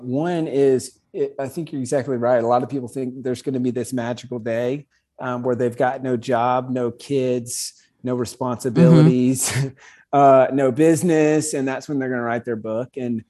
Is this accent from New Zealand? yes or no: no; South Carolina, United States; I'm from South Carolina, and it's kind of the Blue Ridge Mountains there.